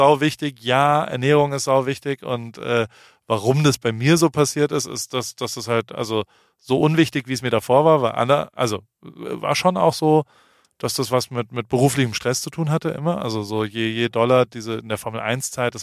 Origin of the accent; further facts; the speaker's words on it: Germany; wir sind als in Deutsche aufgewachsen